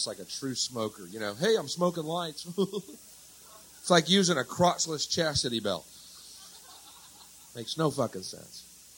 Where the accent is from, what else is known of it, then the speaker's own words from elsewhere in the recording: Texas, United States; So what about Texas? That's where I'm from, Texas. Now, I'm not really a Yank. I'm a Texan. That's a totally different thing.